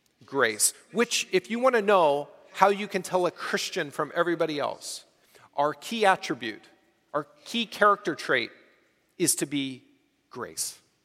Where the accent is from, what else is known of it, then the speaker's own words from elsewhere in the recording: Austin, Texas, United States; The hill country, kind of like where I grew up in the Austin area where I went to school, and when we had a ministry in Curva, we were in the hill country of Texas.